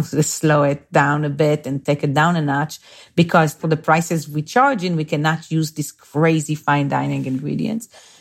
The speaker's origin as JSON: {"language": "English", "town": "Bnei Brak", "region": "Central District", "country": "Israel", "tie": "born or raised there", "second_language": "English", "said": "So I grew up in a small town called Bnei Brak. And this is like 5-7 minutes from Tel Aviv, from the center."}